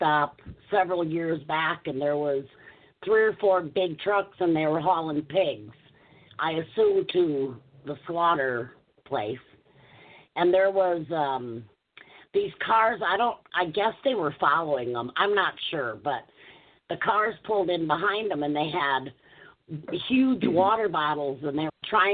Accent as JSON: {"language": "English", "region": "Wisconsin", "country": "United States", "tie": "born or raised there", "said": "You know, I grew up in Wisconsin, and we had some mink farms out there as well."}